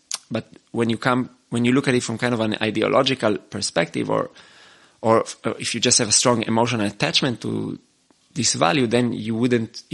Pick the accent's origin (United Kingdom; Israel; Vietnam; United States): Israel; I grew up in the Middle East, in Israel, where I would say the society was relatively on the machoistic side.